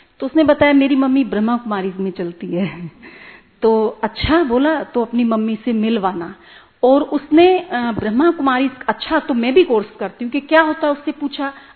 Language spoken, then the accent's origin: Hindi; Ghaziabad, Uttar Pradesh, India; मैं गाजियाबाद दिल्ली एनसीआर से हूँ